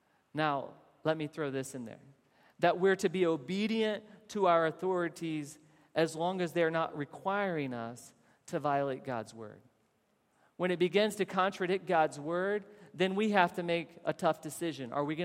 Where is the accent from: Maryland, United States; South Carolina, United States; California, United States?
South Carolina, United States; We're from South Carolina, and so there was a shooting that took place there.